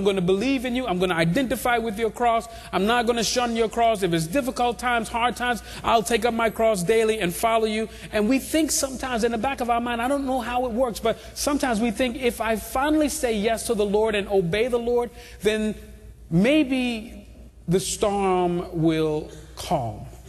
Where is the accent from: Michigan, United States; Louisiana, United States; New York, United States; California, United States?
New York, United States; Brooklyn; So I'm driving around I grew up in Brooklyn, right? You know what I mean? So growing up in Brooklyn, this is a long time ago, so you know.